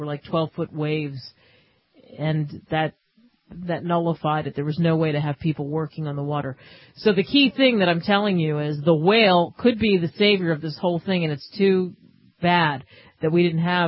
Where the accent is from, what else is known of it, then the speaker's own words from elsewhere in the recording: United States; I would say, to me, being an American, number one is the fact that we can have those opinions and share those opinions